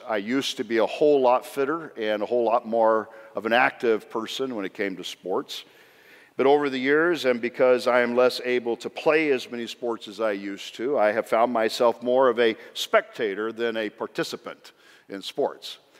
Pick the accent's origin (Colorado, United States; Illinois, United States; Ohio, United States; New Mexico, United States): Illinois, United States; we grew up in Southern Illinois, and so we were not Chicago Cubs fans